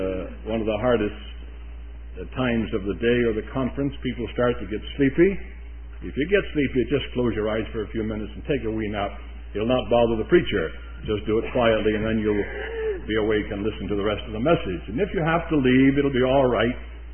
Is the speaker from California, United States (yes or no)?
no; Bryn Mawr, Pennsylvania, United States; Brother Myers said, I was from Bryn Mawr. Well, that's a suburb of Philadelphia.